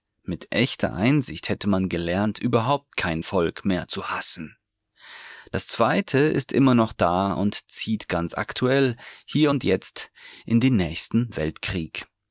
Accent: Russia; Als Russe und von Russland aus sieht man klarer, wer in Deutschland die Nazis sind.

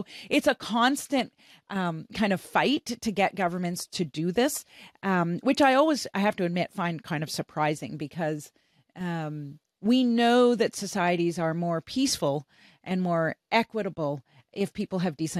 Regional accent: Canada; I'm from Canada.

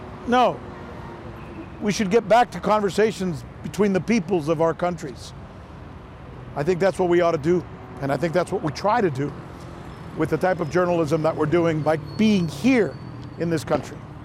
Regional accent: Miami, Florida, United States; Miami, United States.

